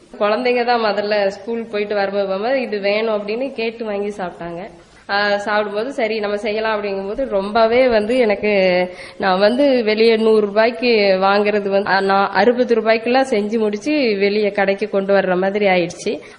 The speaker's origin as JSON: {"language": "Tamil", "town": "Eral", "region": "Tamil Nadu", "country": "India", "tie": "born or raised there", "lives_now": "Coimbatore, India", "said": "என்னோட சொந்த ஊர் வந்து தூத்துக்குடி மாவட்டம் ஏரல்ங்கிற கிராமம்."}